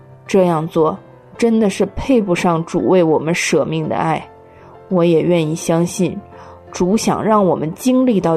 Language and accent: Chinese; Shandong, China; 我是来自山东的